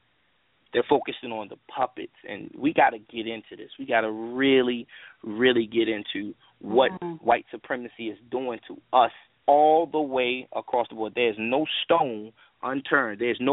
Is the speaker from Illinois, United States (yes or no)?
no; Baltimore, Maryland, United States; I'm from Baltimore. I've been here all my life. You know, maybe you can hear it in my vernacular or how I speak. I'm from Park Heights, which is like his own island in Baltimore.